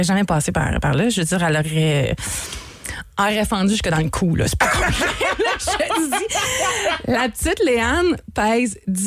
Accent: Quebec, Canada; quand on est québécois, t'entends parler québécois en voyage, souvent, tu viens d'où?

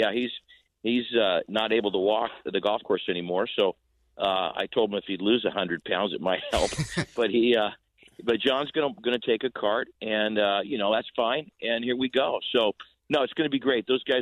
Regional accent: Portland, Oregon, United States; I'm from Portland, Oregon.

